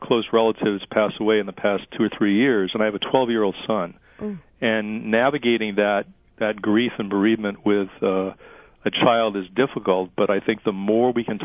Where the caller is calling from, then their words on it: Fall River, Massachusetts, United States; I'm originally from Fall River and really interested in my hometown.